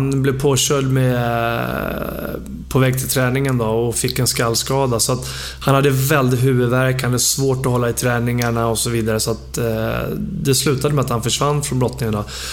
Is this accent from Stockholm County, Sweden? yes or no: yes; Farsta, Stockholm County, Sweden; Jag vet ju bara i min skola i Farsta där jag växte upp var det många som brottade.